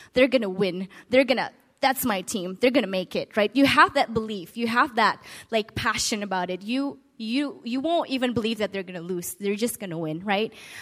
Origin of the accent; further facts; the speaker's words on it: Seattle, Washington, United States; I'm from Seattle.